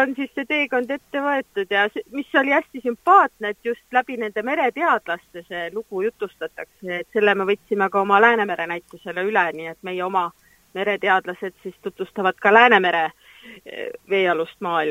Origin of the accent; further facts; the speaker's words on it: Saare County, Estonia; olen nagu seal Saaremaalt.